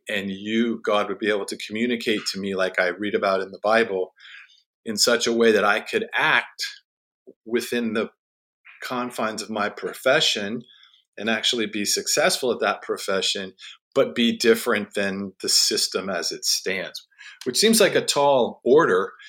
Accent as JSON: {"language": "English", "town": "Washington", "region": "District of Columbia", "country": "United States", "tie": "born or raised there", "said": "And so I'm from Washington, D.C., That's where I grew up."}